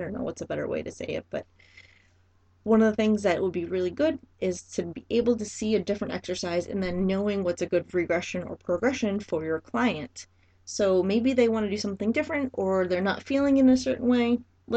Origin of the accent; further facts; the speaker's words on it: Maine, United States; So when I was a baby trainer, I came from Maine, which again, no one had a trainer, like I said before. Money was always a thing for us growing up.